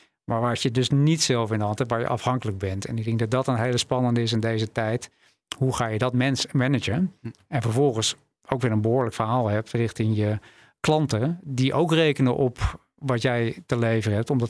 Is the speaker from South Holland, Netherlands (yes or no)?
yes; South Holland, Netherlands; Ik kom uit de buurt van Rotterdam.